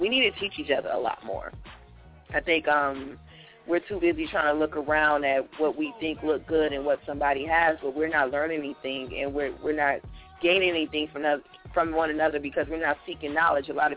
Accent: Pontiac, Michigan, United States; Big shout out to Detroit. Big shout out to Michigan. Big shout out to my hometown, Pontiac.

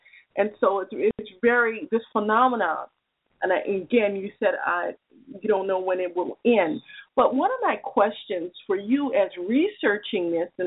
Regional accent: New Orleans, Louisiana, United States; my experiences growing up in New Orleans, Louisiana, where we had a lot of internal violence in our community, but we had a community.

